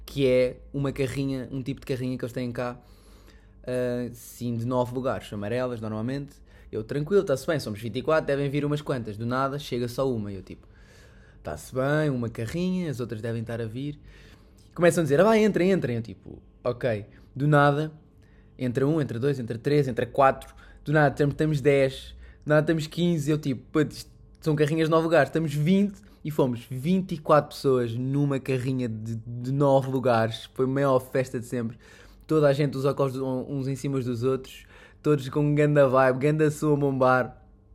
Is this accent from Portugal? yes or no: yes; Portugal; moved away; eu vim de Portugal, pá, há 5 anos